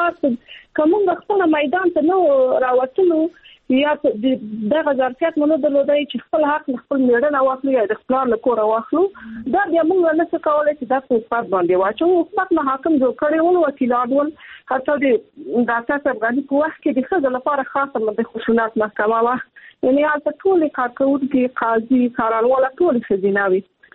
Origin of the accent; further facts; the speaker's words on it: Afghanistan; زه خپله په افغانستان کې پیدا شوې، په افغانستان کې لویه سوم،